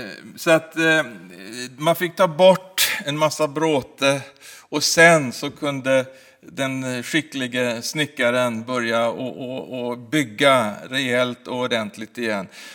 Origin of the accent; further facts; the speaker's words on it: Örebro, Örebro County, Sweden; jag var 10 år när bomben slog ner i min hemstad Örebro.